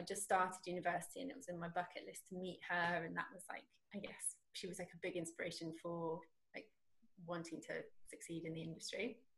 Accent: South East England, United Kingdom; I grew up in the New Forest, like near Southampton, and it wasn't available there.

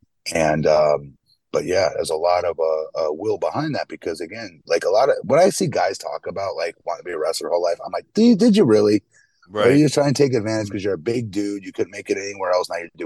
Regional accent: Fairfield, Connecticut, United States; now in Longwood, United States; because I'm from Fairfield, Connecticut originally. I now live in Longwood, Florida, but I used to live in Fairfield, Connecticut, two towns over from Stamford

